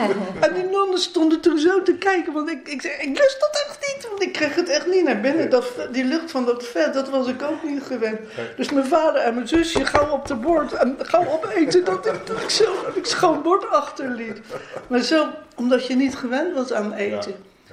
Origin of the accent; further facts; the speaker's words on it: Leiden, South Holland, Netherlands; Ik ben geboren in Leiden-Noord, in de Julianastraat. En ik woon al mijn hele leven hier in Leiden-Noord. En toen ik 40 jaar was, zijn we naar deze straat verhuisd.